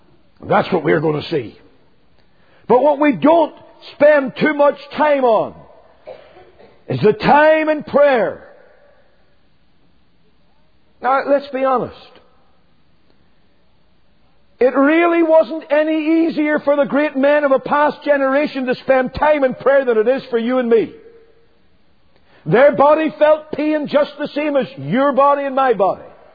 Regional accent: United Kingdom; moved away; I look back to the United Kingdom, my home country. It's in a mess.

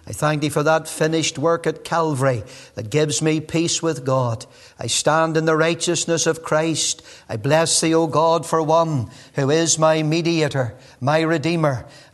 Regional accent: Nottingham, East Midlands, United Kingdom; born there; moved away; I was born in England. It's hard to believe when you hear this accent now. I was born in Nottingham.

